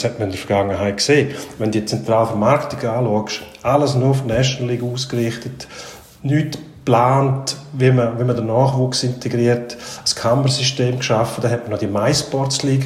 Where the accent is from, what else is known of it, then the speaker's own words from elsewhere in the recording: Switzerland; Aber bei uns in der Schweiz ist das nordamerikanische System einfach zu implementieren, ohne alle Begleitumstände.